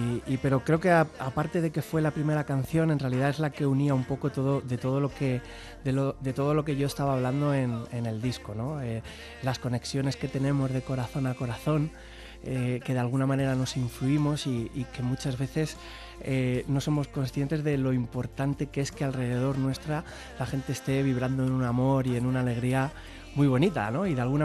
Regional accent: Fuenlabrada, Community of Madrid, Spain; Yo soy cuando, de Fuenlabrada.

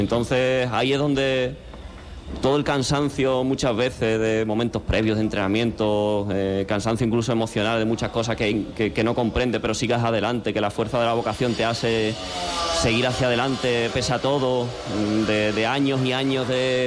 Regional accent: Madrid, Community of Madrid, Spain; Yo soy madrileño más. Soy madrileño, tengo casa aquí

